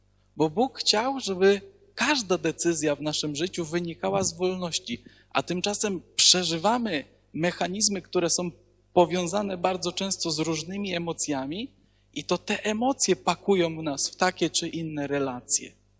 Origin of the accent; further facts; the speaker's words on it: Zakopane, Lesser Poland, Poland; pochodzę z Zakopanego